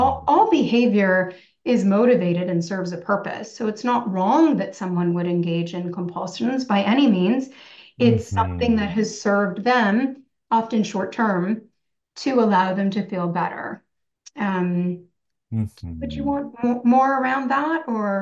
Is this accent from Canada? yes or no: yes; Toronto, Ontario, Canada; born there; So I have I was born in Toronto.